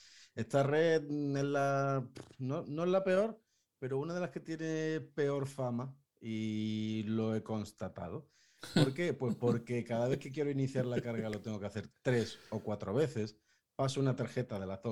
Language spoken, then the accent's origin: Spanish; Seville, Andalusia, Spain; now in Madrid, Spain; yo vivo en la Comunidad de Madrid, aunque soy del sur, soy de Sevilla